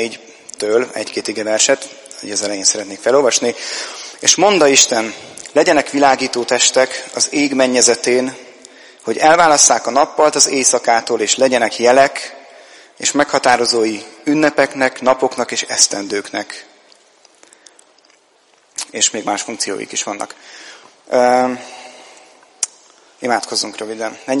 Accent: Kaposvár, Somogy, Hungary; A nagy messzi Kaposvárból jöttünk

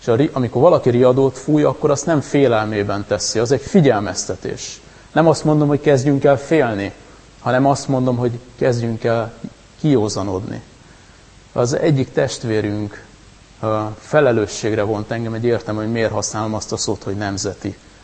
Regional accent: Hungary; azért említsük meg, mert magyar emberek vagyunk

